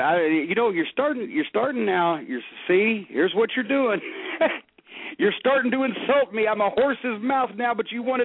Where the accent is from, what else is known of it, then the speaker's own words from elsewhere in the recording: Louisville, Kentucky, United States; And since I'm from Louisville, it was a whole lot like being at home.